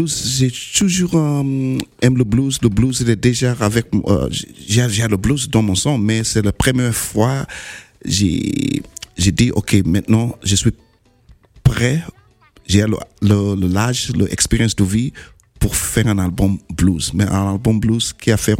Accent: Sierra Leone; French is a second language; also born or lived in England; now in Brussels, Belgium; En fait, j'ai grandi entre Sierra Leone et l'Angleterre, ouais.

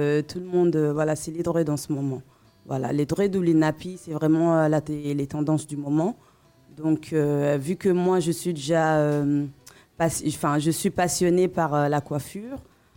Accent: France; now in Côte d'Ivoire; Bon, moi, je suis franco-ivoirienne, en fait. Je suis née en Côte d'Ivoire, mais j'ai grandi en Europe.

